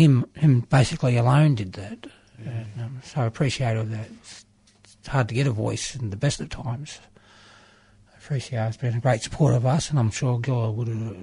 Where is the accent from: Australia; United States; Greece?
Australia; Fitzroy; It was great growing up in Fitzroy and surrounding communities back in the day.